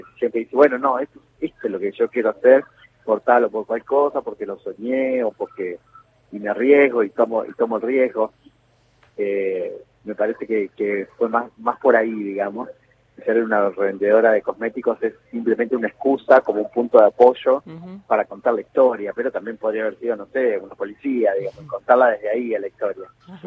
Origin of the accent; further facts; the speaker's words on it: Gálvez, Santa Fe, Argentina; also born or lived in Rosario; yo en realidad me crié en Gálvez, en la ciudad de Gálvez, una ciudad, sí. pero se vive como un pueblo, digamos.